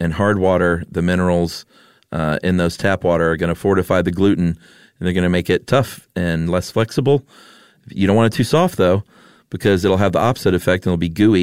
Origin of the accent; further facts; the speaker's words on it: Franklin, Tennessee, United States; I grew up in Franklin, Tennessee, where we used to roll houses all the time.